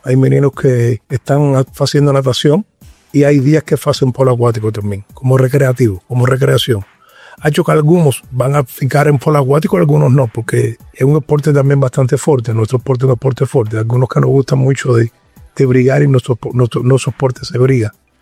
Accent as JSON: {"language": "Portuguese", "country": "Cuba", "second_language": "Portuguese", "moved": "yes", "lives_now": "Brazil", "said": "Bárbaro e eu, que somos cubanos e jogamos na seleção cubana muito tempo"}